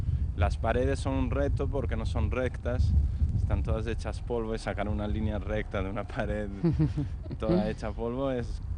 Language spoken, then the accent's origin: Spanish; Barcelona, Catalonia, Spain; now in Bilbao, Spain; Bilbao no se mueve todo esto mucho, pero vengo de Barcelona, que está a reventar